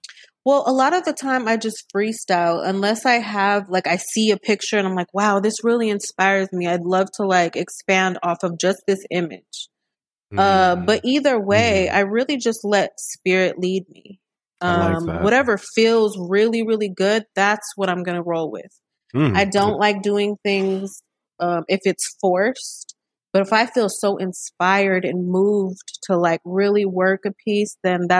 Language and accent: English; Las Vegas, Nevada, United States; you know, we grew up on the East Side. So if you're familiar with the East Side of Las Vegas, you know, it could be tricky. It could be pretty rough.